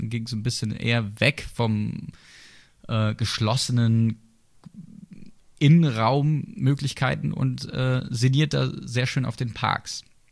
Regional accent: Sinsheim, Baden-Württemberg, Germany; born there; Ich komme ja aus der Gegend, als gebürtiger Sinsheimer.

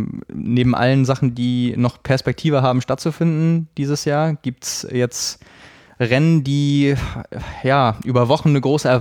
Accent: Schleswig-Holstein, Germany; Bei uns in Schleswig-Holstein

